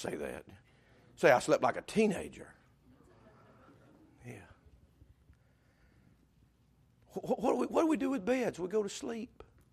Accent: the South, United States; Come on, we're from the South here. We know what bushel baskets are, don't we?

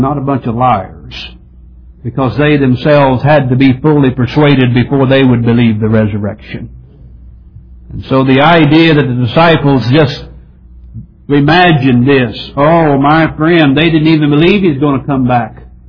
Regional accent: Missouri, United States; they were men from my home state, Missouri.

